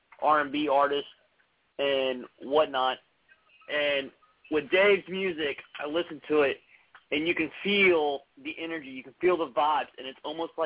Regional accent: Mason, Ohio, United States; I'm from Mason, Ohio.

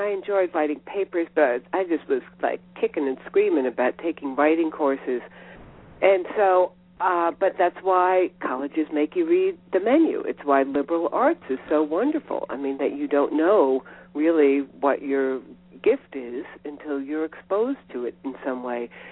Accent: New York City, New York, United States; I do, and I grew up in the Bronx and then in the suburbs of New York City

